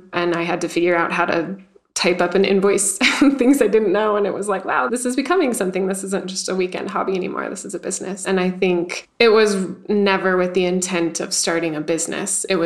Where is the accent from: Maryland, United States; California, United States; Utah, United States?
Utah, United States; Salt Lake City; I grew up in Salt Lake City, and we had a creek and a really like dry mountain with sagebrush and cactus on it in my backyard.